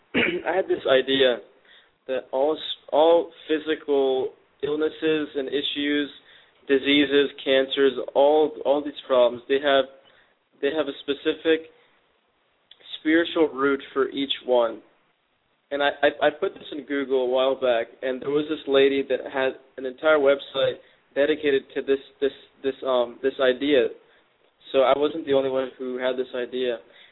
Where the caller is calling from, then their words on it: Virginia, United States; I'm calling from Virginia as usual.